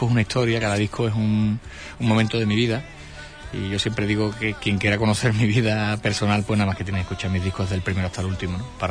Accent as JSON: {"language": "Spanish", "town": "Seville", "region": "Andalusia", "country": "Spain", "said": "como sevillano que soy"}